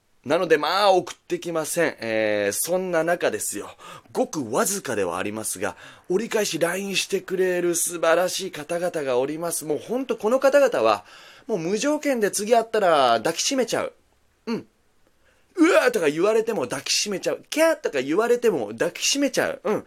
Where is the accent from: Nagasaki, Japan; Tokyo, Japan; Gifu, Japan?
Nagasaki, Japan; 今年40を迎えるということで、節目のこの40の年に、地元長崎で